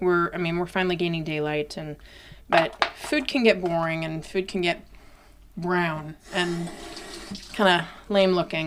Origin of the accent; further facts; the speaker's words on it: Alaska, United States; I grew up on Chena Hot Springs Road.